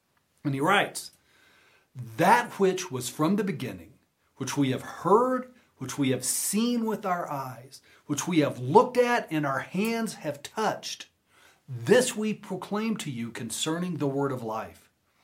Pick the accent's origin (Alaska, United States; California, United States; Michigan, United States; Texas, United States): Texas, United States; Growing up in Texas, what I envisioned in my mind was this, right?